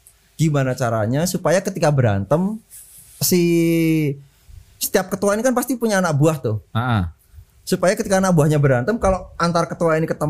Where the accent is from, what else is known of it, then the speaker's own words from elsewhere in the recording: Yogyakarta, Special Region of Yogyakarta, Indonesia; Saya dari Yogyakarta.